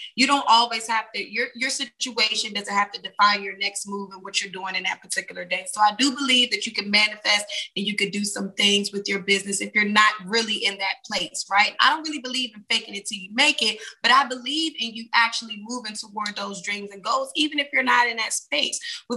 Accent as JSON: {"language": "English", "town": "Bowie", "region": "Maryland", "country": "United States", "said": "Okay, so I'm from Bowie, Maryland. It's about 20-30 minutes outside of Washington, D.C."}